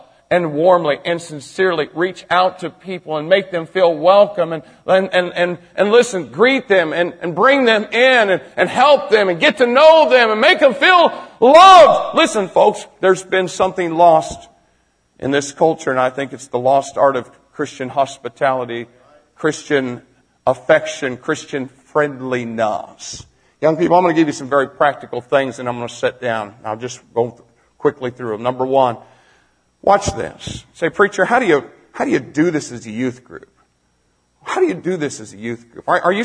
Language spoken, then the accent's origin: English; United States; Now, I thank God I'm an American. I thank God we just shake hands, you know.